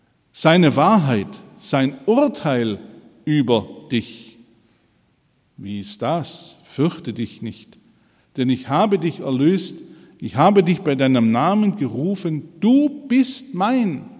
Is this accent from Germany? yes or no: yes; Baden-Württemberg, Germany; als Schwabe hat mich das sofort angesprochen